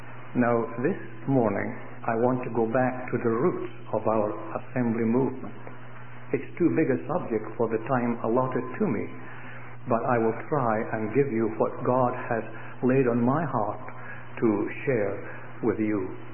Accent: Scotland, United Kingdom; moved away; Being a Scot, lived in Scotland for many years. We were home last year and we went to our roots. I even went to the house that I was born in.

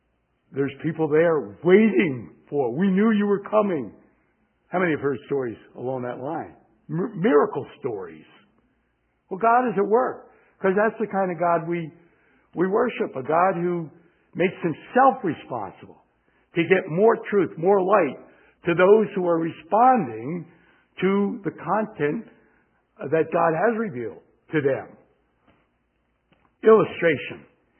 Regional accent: Chicago, Illinois, United States; Oh, yeah, we come from Chicago where Michael Jordan played and so forth.

